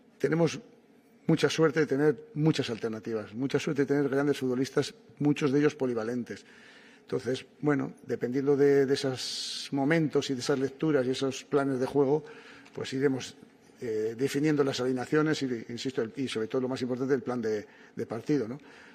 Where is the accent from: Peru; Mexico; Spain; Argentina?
Spain